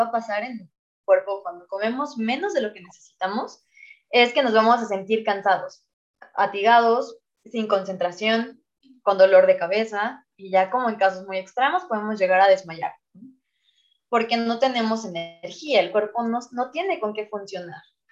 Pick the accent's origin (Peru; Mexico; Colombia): Mexico; lo que nosotros como mexicanos, como personas hacemos